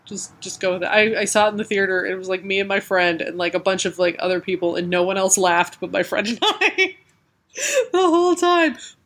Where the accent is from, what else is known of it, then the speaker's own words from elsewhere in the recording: Colorado, United States; I never got any of that. I grew up in Colorado.